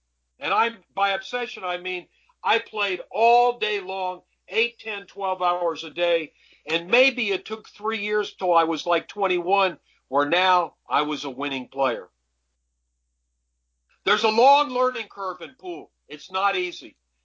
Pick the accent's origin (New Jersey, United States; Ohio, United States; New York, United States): Ohio, United States; Dayton; But where I grew up in Dayton, Ohio, you couldn't go in a pool room till you were 18 years old.